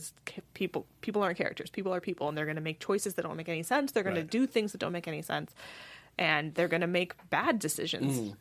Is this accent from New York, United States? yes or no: no; California, United States; I am from California, so a lot of it resonates with me personally.